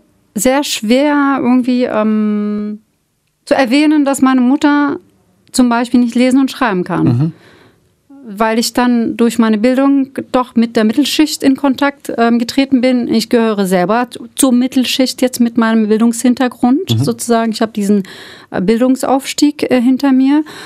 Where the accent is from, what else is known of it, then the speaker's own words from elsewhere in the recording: Berlin, Germany; German is a second language; Ich bin so in einem Türkenviertel, Türken-Kurdenviertel aufgewachsen in der Spandauer Neustadt.